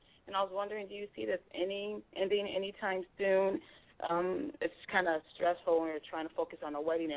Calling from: North Carolina, United States; also born or lived in Florida; I'm calling from North Carolina, and I'm doing well. I'm actually originally from Florida, so I know how the hurricane season can be.

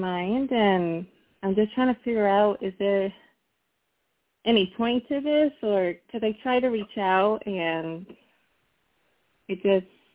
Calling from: Connecticut, United States; I'm calling from Connecticut.

